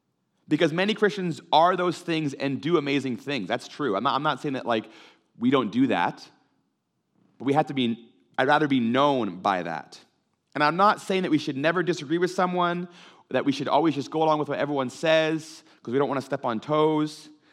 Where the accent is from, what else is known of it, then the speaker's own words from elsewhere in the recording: Ontario, Canada; also born or lived in Abbotsford; I grew up in Ontario, and when I came to school in Abbotsford